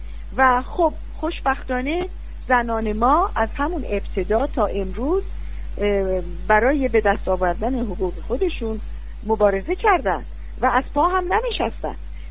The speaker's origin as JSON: {"language": "Persian", "country": "Iran", "said": "نه اینکه من بخوام خدای نکرده تعریف کرده باشم از خودم که ایرانی هستم"}